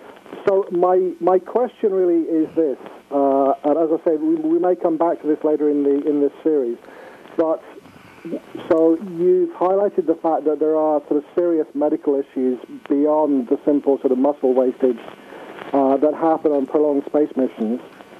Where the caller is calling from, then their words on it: England, United Kingdom; the Enterprise guy. I'm calling from England.